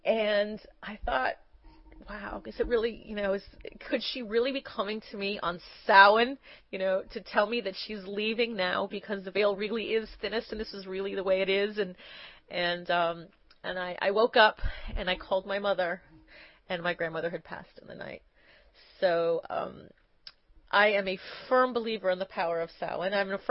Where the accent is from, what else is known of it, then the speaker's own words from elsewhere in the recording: Los Angeles, California, United States; growing up in Los Angeles as a, suburban / urban girl, we could escape on the weekends